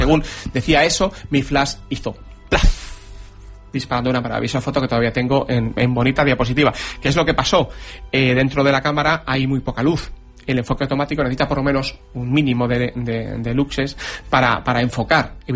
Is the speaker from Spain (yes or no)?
yes; Spain; como somos españoles y más chulos que un 8